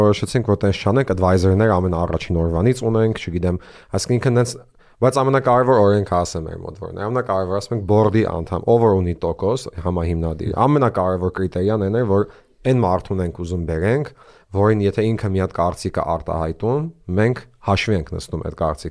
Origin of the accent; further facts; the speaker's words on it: Boston, Massachusetts, United States; Երկուսը Հայաստանից են, ես դե Բոստոնից եմ